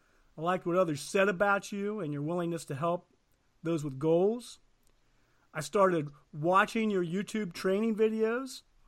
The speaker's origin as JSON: {"language": "English", "region": "Ohio", "country": "United States", "tie": "born or raised there", "said": "I grew up in Eastern Ohio, and our television station was Akron Canton, big Catholic area."}